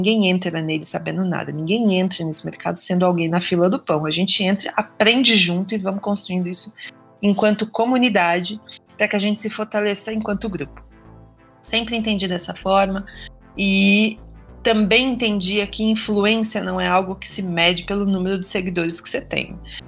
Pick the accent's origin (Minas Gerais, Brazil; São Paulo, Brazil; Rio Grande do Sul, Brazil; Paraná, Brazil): Paraná, Brazil; Eu sou do interior do Paraná, né? No interior do Paraná a gente usa muito essa expressão.